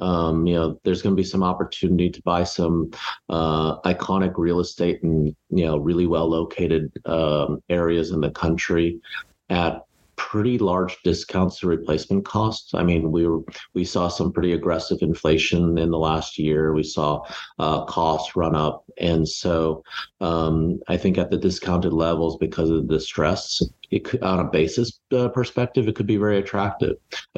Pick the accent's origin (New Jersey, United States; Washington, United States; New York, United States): New Jersey, United States; Hoboken; moved away; And then having been born and raised in Hoboken, New Jersey, and grown up on the East Coast and then migrating west